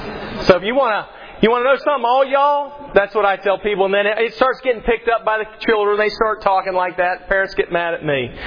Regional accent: Pennsylvania, United States; also born or lived in South; I tell people I'm not really from the South. I was raised in Pennsylvania, which is north of the Mason-Dixon line, so I'm a Yankee.

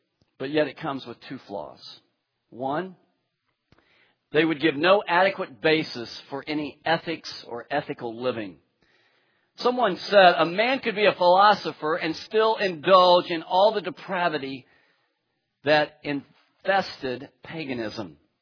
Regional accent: Tulsa, Oklahoma, United States; I mean, I grew up in Tulsa, Oklahoma.

